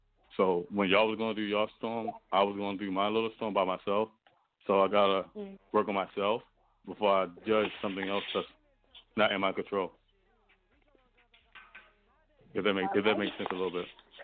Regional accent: Baltimore, Maryland, United States; I mean, I'm from Baltimore. I don't know how that affects y'all

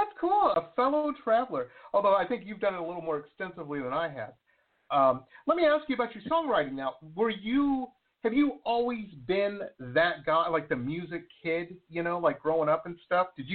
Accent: Detroit, Michigan, United States; and I grew up in Metro Detroit, and I remember it kind of came through the pipeline.

